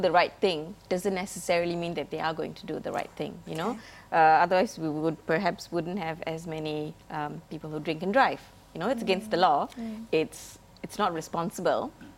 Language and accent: English; Malaysia; as a Malaysian, working in Malaysia